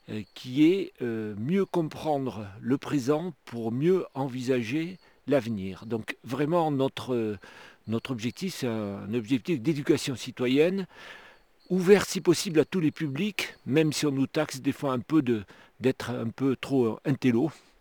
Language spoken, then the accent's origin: French; Bayonne, Nouvelle-Aquitaine, France; J'ai vécu mon enfance à Bayonne, donc dans le sud-ouest, proche de la mer